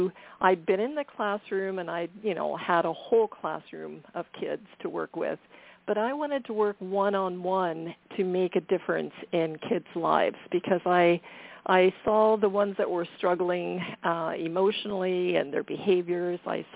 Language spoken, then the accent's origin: English; Ohio, United States; born there; moved away as an adult; And then we made a big move, went to Canada. I was born in Ohio, and anyway, my husband had a job opportunity. We went up to Ontario.